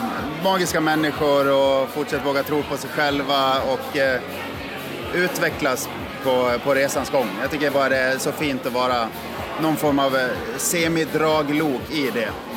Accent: Borlänge, Dalarna County, Sweden; Nej, jag kommer från Dalarna, Bålänge.

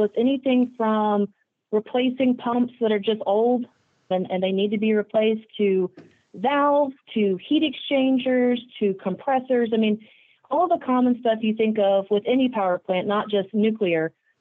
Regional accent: Summerville, South Carolina, United States; now in Atlanta, United States; I grew up just outside of Charleston, South Carolina, for those who know the area, Somerville. Went to college at Clemson University there in South Carolina, got my first job, moved to Atlanta

